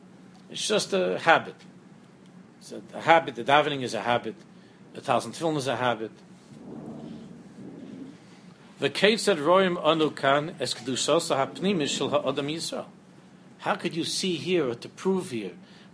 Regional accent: United States; I remember, you know, we grew up here in America.

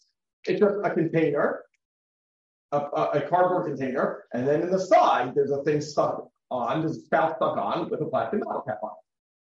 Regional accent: United States; When I was growing up in America, a couple of you guys didn't know you don't have a soda can on Shabbos.

